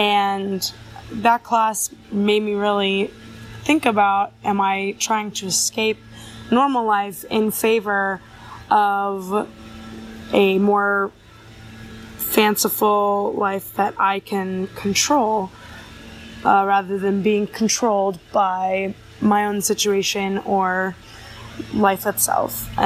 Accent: Atlanta, Georgia, United States; from Atlanta

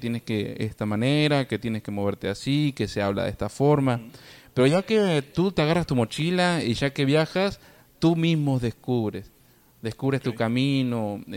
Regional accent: Argentina; moved away as an adult; Yo soy misionero, vengo de Argentina con ese propósito.

